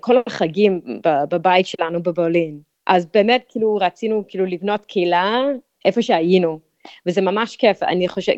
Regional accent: Melbourne, Victoria, Australia; also born or lived in Perth; נולדתי בפרס, בווסטרן אוסטרליה, אבל כאילו באמת גדלתי במלבורן.

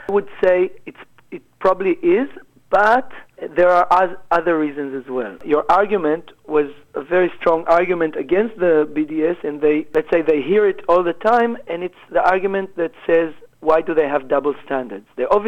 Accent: Israel; moved away as an adult; now in Sydney, Australia; I came here from Israel 2.5 years ago.

